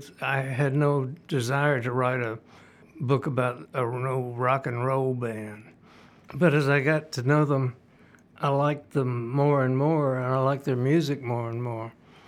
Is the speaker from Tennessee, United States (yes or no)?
yes; Memphis, Tennessee, United States; told him I was from Memphis and I knew